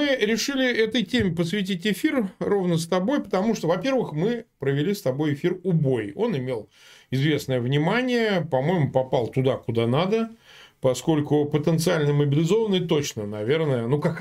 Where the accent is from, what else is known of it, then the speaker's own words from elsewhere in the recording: Samara, Samara Oblast, Russia; я сам родом из Самары